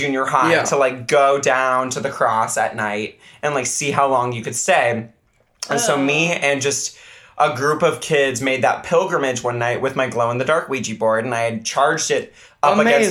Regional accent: Kirkland, Washington, United States; I grew up in Kirkland, and specifically in this neighborhood, Crestwoods.

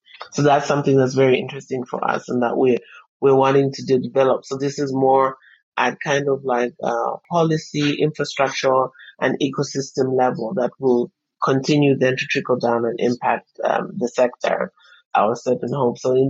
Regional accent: North-Western Province, Zambia; first language Luvale; English is a second language; So my mother tongue is Lubale, and we're from the northwest of Zambia. It borders Angola. So my mom is actually Angolan.

